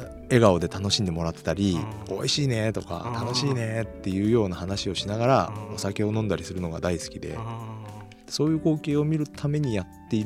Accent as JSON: {"language": "Japanese", "region": "Yamanashi", "country": "Japan", "tie": "born or raised there", "said": "山梨は、はい、まあ私のふるさとですね、"}